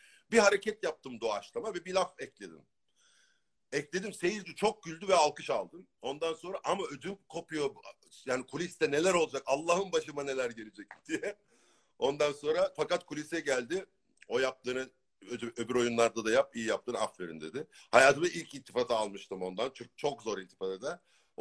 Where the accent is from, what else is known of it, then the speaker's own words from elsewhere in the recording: Ankara, Turkey; born there; Ankara'da, evet Çankaya, Hoşdere Caddesi'nde doğdum.